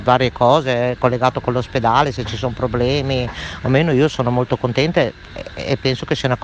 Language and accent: Italian; Modena, Emilia-Romagna, Italy; Certo, io sono di Modena, sono qui perché sono a casa di mia figlia